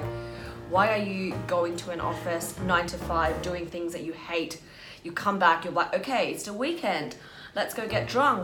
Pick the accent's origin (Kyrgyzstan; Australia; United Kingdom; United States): Australia; yeah, I'm from Australia. So that's why I can work here.